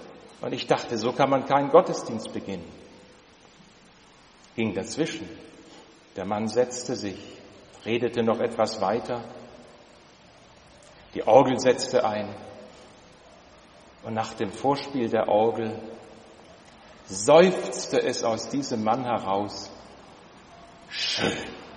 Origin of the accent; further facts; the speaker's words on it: Berlin, Germany; Ich sagte Ihnen, ich komme aus Berlin